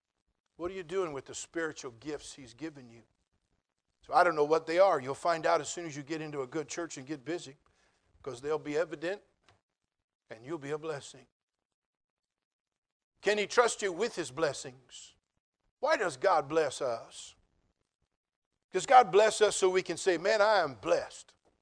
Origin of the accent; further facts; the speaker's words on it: United States; Because I'm an American.